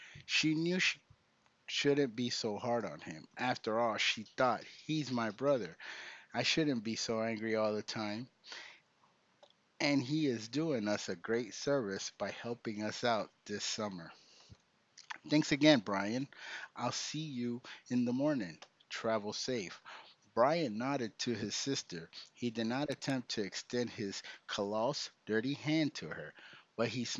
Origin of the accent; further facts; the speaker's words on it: Managua, Nicaragua; I am from Managua, Nicaragua. The capital of Nicaragua is Managua.